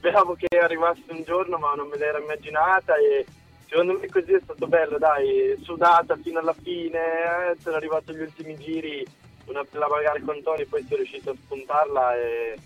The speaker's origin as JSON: {"language": "Italian", "town": "Turin", "region": "Piedmont", "country": "Italy", "tie": "born or raised there", "said": "sono tornato un po' a casa nel mio paese, Torino."}